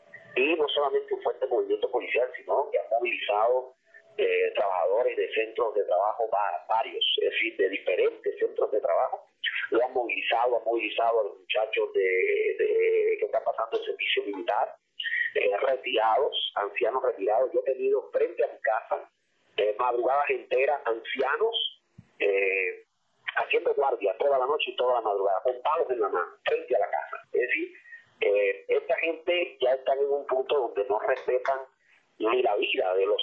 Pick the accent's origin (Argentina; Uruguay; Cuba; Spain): Cuba